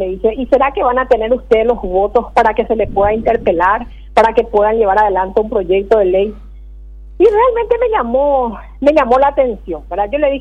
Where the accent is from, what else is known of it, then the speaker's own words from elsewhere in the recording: Peru; en mi país, en Perú tenemos un congreso